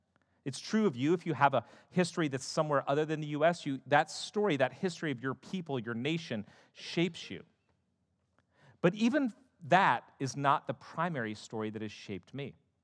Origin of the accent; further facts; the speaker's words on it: United States; I was born and grew up in America, and I found that growing up in America, being born in America